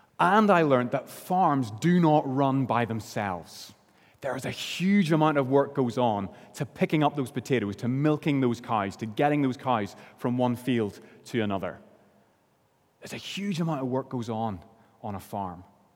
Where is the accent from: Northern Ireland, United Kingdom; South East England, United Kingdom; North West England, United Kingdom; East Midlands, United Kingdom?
Northern Ireland, United Kingdom; it sounds like a cliche, but growing up in Northern Ireland, my grandfather was a dairy and potato farmer.